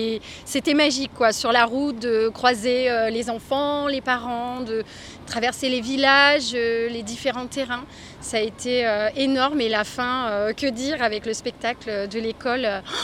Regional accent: Auvergne-Rhône-Alpes, France; Alors, on est entre Aix-les-Bains et Annecy.

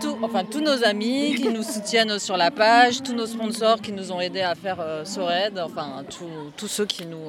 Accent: Provence-Alpes-Côte d'Azur, France; moi, je viens de la France, je suis de la région d'Aix-Marseille

